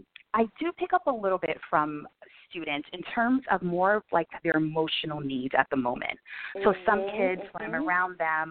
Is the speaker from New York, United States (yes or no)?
yes; New York, United States; I was born and raised in New York.